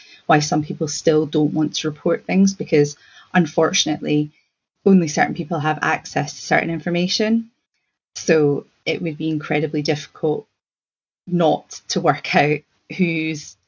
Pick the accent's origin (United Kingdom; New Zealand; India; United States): United Kingdom; Scotland; because I grew up just outside of Livingston.